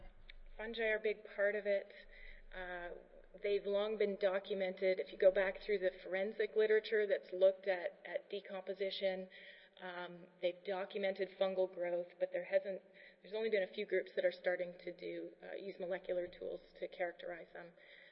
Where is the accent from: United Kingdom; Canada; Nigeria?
Canada; I'm Canadian.